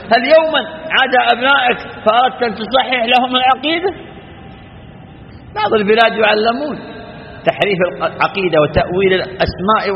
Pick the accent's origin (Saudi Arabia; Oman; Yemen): Saudi Arabia; بلادنا المملكة العربية السعودية